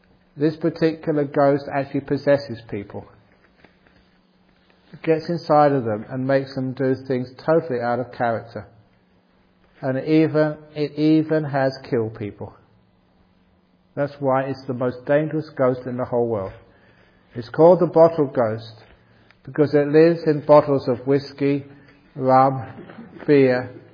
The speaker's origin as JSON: {"language": "English", "region": "England", "country": "United Kingdom", "tie": "born there", "said": "Okay, I was born in England."}